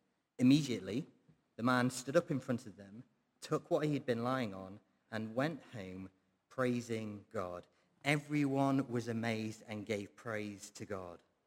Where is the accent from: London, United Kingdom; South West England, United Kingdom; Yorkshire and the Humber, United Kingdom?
Yorkshire and the Humber, United Kingdom; Sheffield; now in Preston, United Kingdom; I grew up in Sheffield before coming to Preston. And growing up in Sheffield was lots of fun. It was a sports-mad city